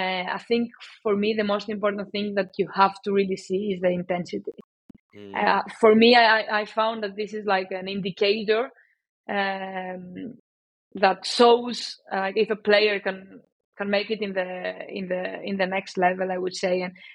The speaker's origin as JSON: {"language": "English", "country": "Greece", "also_born_or_lived": "Cardiff", "second_language": "English", "said": "You know, I come from Greece. I had 1 year in Cardiff doing a master's degree."}